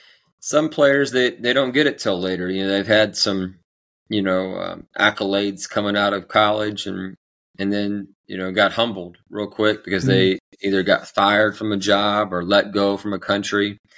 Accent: Indiana, United States; the Indiana Pacers, which I'm from Indiana, so it's actually really nice to see the Pacers playing that style.

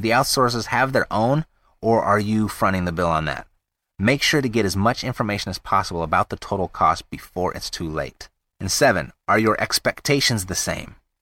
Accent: United States; being an American, I have found that the greatest success to experience to price ratio with VAs is in the Philippines.

